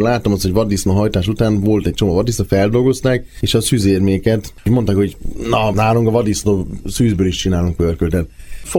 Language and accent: Hungarian; Germany; Falun nőttem fel, vagy vidéken Németországban, tehát mi nagyon közvetlen a természettel nőttünk fel